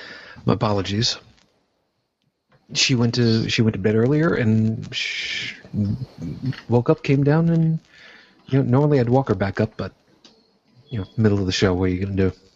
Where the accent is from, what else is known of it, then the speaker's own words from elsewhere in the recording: United States; I will forever be a city boy, even though I grew up 45 miles outside of New York proper.